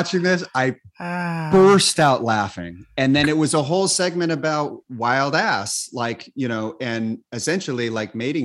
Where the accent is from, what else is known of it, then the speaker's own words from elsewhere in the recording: Sacramento, California, United States; growing up in Sacramento, you know, you knew that Tower was from there, that it was originally based there.